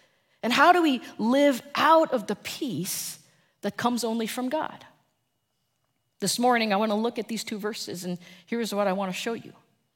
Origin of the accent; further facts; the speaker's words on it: New Jersey, United States; And if you are from Ohio, I am so sorry. I'm from New Jersey. We're in the same boat.